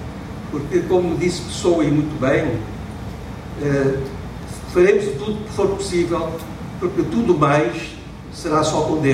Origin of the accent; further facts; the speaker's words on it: Macau; quando falo de Macau, minha terra, da minha família, vive há 10 gerações.